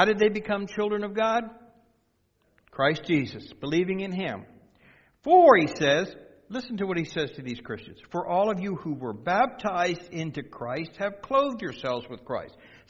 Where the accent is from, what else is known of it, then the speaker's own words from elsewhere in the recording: United States; Now, as an American, we got laws and rules and documents and all that stuff.